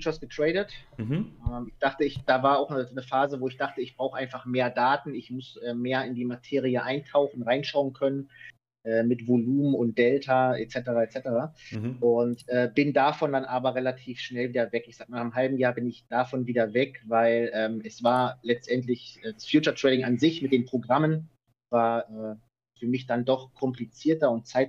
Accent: Ratzeburg, Schleswig-Holstein, Germany; born there; Ich komme gebürtig aus Norddeutschland, aus Ratzeburg, einer kleinen Stadt.

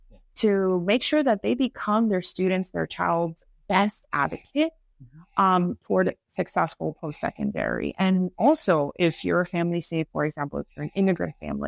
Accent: Miami, Florida, United States; I am a Florida girl. Yes. 305 till I die. So, well, thank you for that. Let's see. I was born in Miami, Florida. My whole family, though, is from Colombia.

